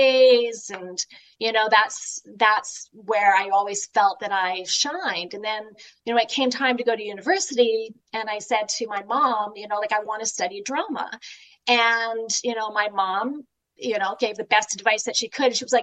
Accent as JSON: {"language": "English", "country": "Canada", "tie": "born or raised there", "said": "But I grew up in Canada. And my parents were farmers"}